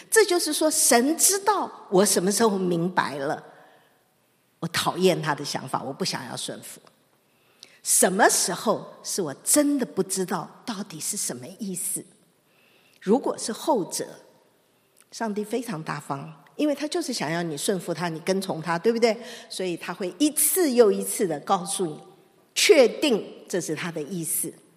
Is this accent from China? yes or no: yes; China; 连我们中国人不信主的人都会说养不教父之过